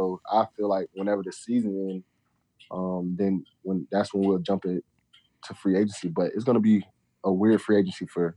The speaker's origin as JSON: {"language": "English", "town": "Lakeland", "region": "Florida", "country": "United States", "said": "I say Lakeland, Florida. I got so tired of saying Lakeland, Florida, and people saying like, where is that? I just started saying like Orlando."}